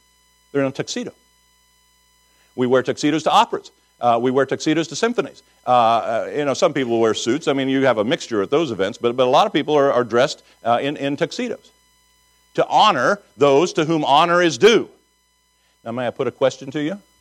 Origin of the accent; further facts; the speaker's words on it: Kansas, United States; I came from Kansas.